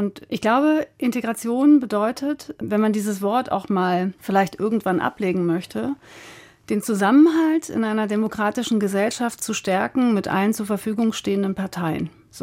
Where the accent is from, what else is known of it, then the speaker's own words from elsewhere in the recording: Berlin, Germany; born there; als gebürtige Neuköllnerin mit einem großen Herzen für meinen Heimatbezirk.